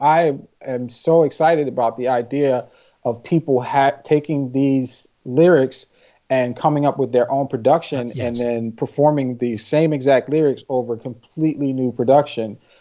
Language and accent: English; Philadelphia, Pennsylvania, United States; also born or lived in Camden, New Jersey; You know, I'm from Philadelphia. I grew up partially in Camden, New Jersey.